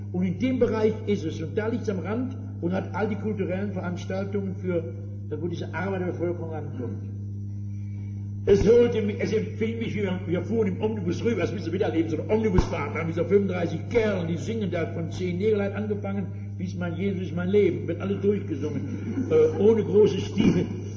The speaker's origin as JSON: {"language": "German", "region": "Southern Germany", "country": "Germany", "said": "Ich bin Süddeutscher, ich kriege das auch fertig."}